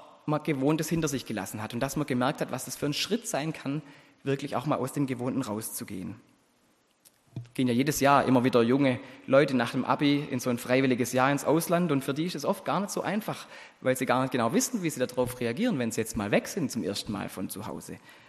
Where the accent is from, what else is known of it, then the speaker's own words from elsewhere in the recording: Baden-Württemberg, Germany; Ich hoffe immer, dass ich nicht zu verklärt von meiner alten Heimat manchmal spreche und schwärme von den Schönheiten des Neckartals, aber die gibt's halt.